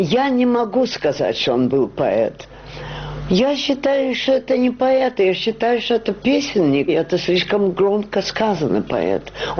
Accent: Rostov Oblast, Russia; also born or lived in Saint Petersburg; now in Moscow, Russia; я ростовчанка. А в Москву я приехала в 19-м году. Я в Петербург поехала раньше. Потом я в Москву переехала, здесь сестра жила.

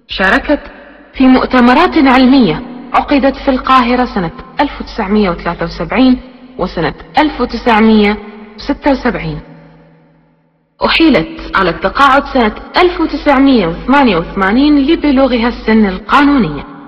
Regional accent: Mosul, Nineveh, Iraq; ولدت في الموصل، وفيها أكملت الابتدائية والمتوسطة والثانوية

